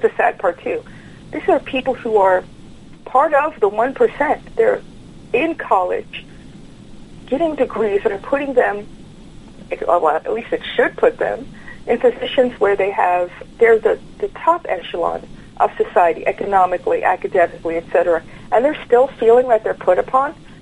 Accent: United States; I'm an American, right? And I'm proud to be an American.

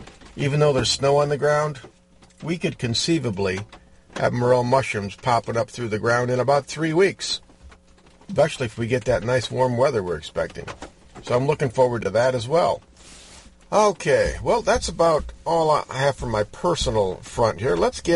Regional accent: Orangeville, Michigan, United States; high atop Oak Hill in Orangeville, Michigan. And if you don't know where that is, well, that's my hometown.

